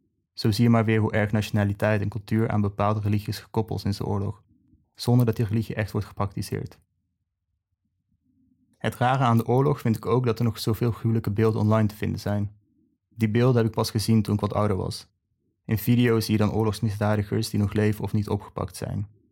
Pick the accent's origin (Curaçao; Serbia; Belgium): Serbia; Dutch is a second language; now in Netherlands; mijn afkomst niet alleen in Nederland moet uitleggen, maar ook in Servië. Dat komt omdat ik Servië spreek met een accent, omdat mijn geboortedorp aan Bosnië grenst en deel uitmaakt van een apart cultureel gebied.